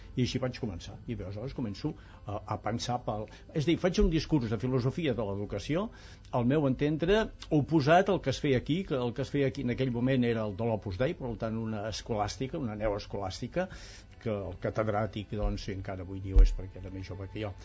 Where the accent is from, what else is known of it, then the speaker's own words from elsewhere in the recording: Alforja, Catalonia, Spain; I després dels 3 anys de la Guerra Civil els passo amb un mas allunyat fins i tot del poble d'Alforja, que és el meu poble